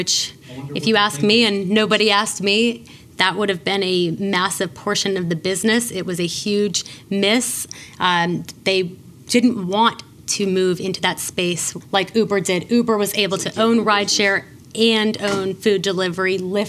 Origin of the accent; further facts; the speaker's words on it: Richmond, Virginia, United States; also born or lived in New York City; I spent nearly a decade in New York City, and I absolutely loved it. But I'm from Richmond, and I always wanted to come back to Richmond.